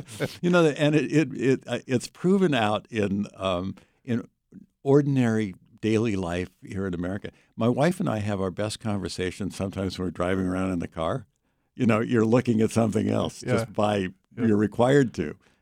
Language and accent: English; Alaska, United States; Even though I came from Alaska myself, and I should have known better